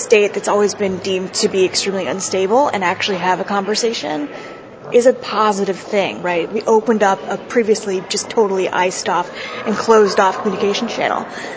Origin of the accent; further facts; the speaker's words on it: Midwest, United States; I'm from the Midwest, so the Rust Belt area.